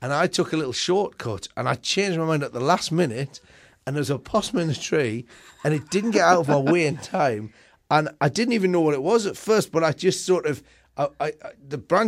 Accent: Newcastle, North East England, United Kingdom; when I was a kid, I was growing up in Newcastle

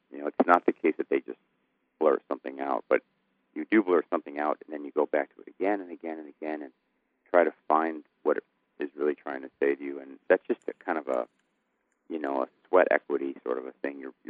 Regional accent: Chicago, Illinois, United States; It's very important. I'm from Chicago, and for me, the kind of entrance into writing was to understand it as a form of performance.

